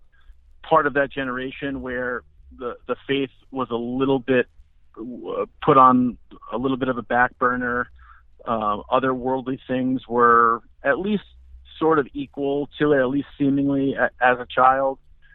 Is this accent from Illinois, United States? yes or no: no; Narragansett, Rhode Island, United States; Born and raised in Narragansett, Rhode Island, which is a small beach town on the southern coast of Rhode Island. I've been in Rhode Island my whole life.